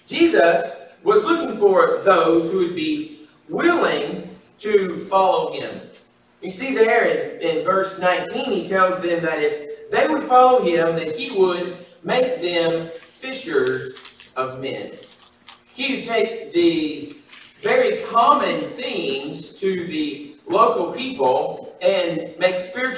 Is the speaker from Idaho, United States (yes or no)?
no; Illinois, United States; some friends that I grew up with in Illinois, they live over in the Madisonville area